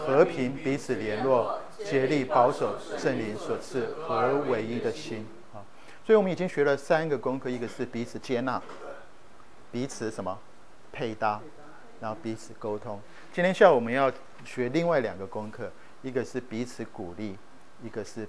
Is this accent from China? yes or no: no; Taiwan; 我们小时候在台湾他们学钢琴是老师就拿一把尺在旁边